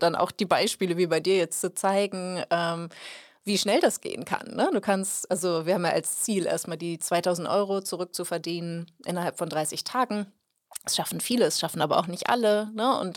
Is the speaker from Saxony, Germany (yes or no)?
no; North Rhine-Westphalia, Germany; Ja, ich bin aus Ostwestfalen